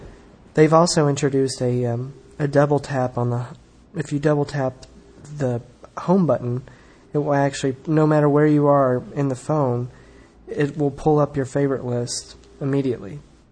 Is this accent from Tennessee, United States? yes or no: yes; Nashville, Tennessee, United States; Nashville, Tennessee.